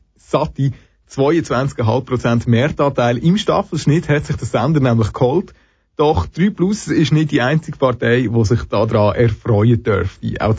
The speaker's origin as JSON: {"language": "German", "country": "Switzerland", "said": "Bei uns in der Schweiz stellt man sich ja jeden Dezember die gleiche Frage."}